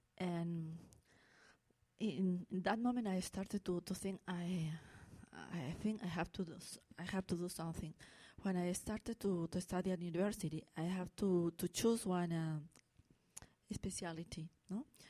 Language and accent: English; Peru; English is a second language; from Peru. Well, since my childhood, I travel a lot, especially into Peru, and to Andean region, to the altitude, Puno, things like that, places like that.